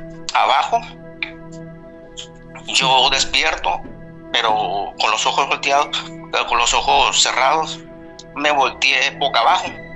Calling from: La Paz, Baja California Sur, Mexico; Soy de aquí, de La Paz, Baja California Sur.

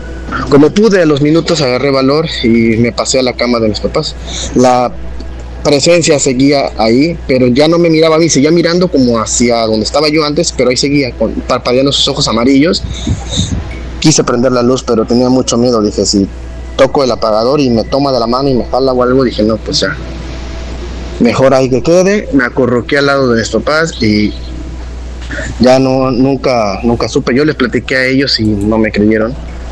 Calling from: Veracruz, Mexico; soy de Veracruz.

